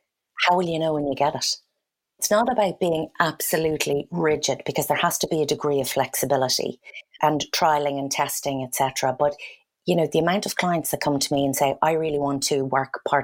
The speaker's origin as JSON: {"language": "English", "country": "Ireland", "also_born_or_lived": "London", "said": "I moved back to Ireland from London in 2004."}